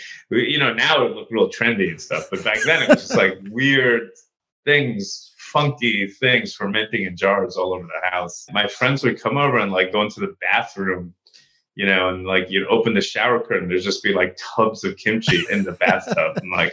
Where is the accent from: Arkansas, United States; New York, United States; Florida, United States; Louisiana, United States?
New York, United States; you know, I grew up in New York and I was raised in New York and then opened a restaurant in New York